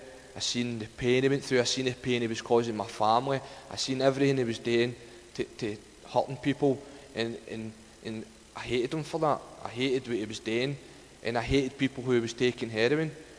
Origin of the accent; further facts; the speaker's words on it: Glasgow, Scotland, United Kingdom; I'm from Glasgow, just outside Glasgow, and I'm 30 years old. And I was brought up in a loving family.